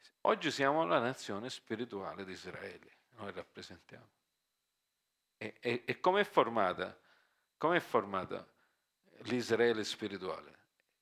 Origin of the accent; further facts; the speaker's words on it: United States; now in Italy; io sono cresciuto in America